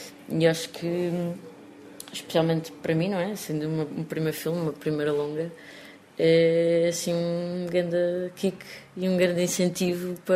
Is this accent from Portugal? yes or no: yes; Vila Franca de Xira, Lisbon, Portugal; mostra a minha terra, mostra uma parte da minha terra que é junto ao Rio Tejo, que é uma zona que eu acho absolutamente incrível e que é linda